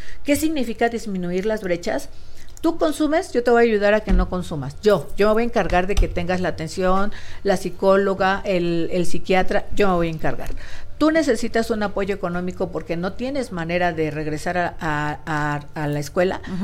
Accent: Guerrero, Mexico; soy de Guerrero.

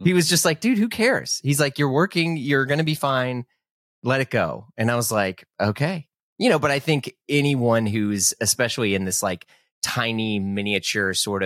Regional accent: St. Louis, Missouri, United States; also born or lived in New York; No, I am from St. Louis.

